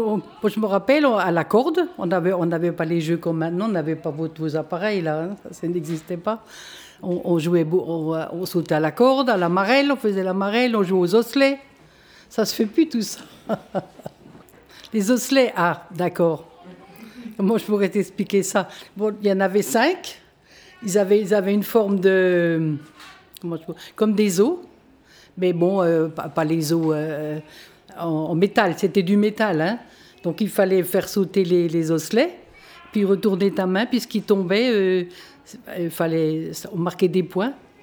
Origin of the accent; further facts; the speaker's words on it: Grand Est, France; Je vais avoir 82 ans le 20 avril. J'étais à l'école assez loin d'ici, quand j'étais petite, dans l'Aube, du côté de Troyes, dans l'Aube.